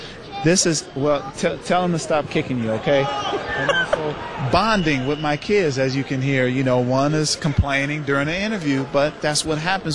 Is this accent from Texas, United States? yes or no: no; Fresno, California, United States; Fresno, California.